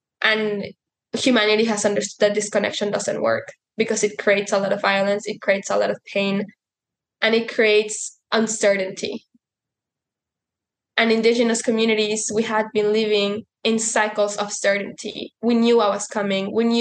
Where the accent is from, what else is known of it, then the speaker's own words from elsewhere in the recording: San Pedro Tultepec, State of Mexico, Mexico; I'm from Mexico, from a community called San Pedro Tultepec. And I come from the Otomi Toltec indigenous community, and we speak the Otomi Nyanyu language.